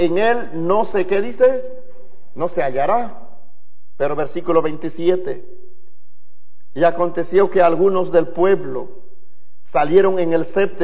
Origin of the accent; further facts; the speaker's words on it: Peru; Nosotros somos de Perú, somos los más mejores, ¿verdad?